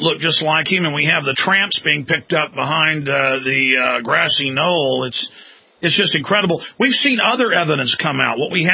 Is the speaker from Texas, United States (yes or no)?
yes; Dallas, Texas, United States; And this is in Dallas, my hometown. I was born in Parkland, where they took Kennedy